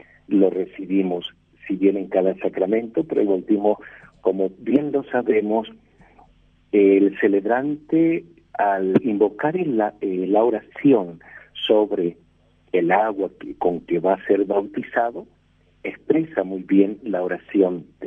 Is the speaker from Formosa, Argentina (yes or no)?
yes; Formosa, Argentina; born there; creo que de Formosa, mi provincia, nací en Formosa